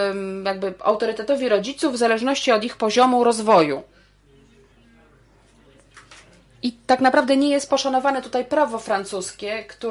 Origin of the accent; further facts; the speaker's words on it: Italy; jestem z Włoch, z takiej feministycznej organizacji włoskiej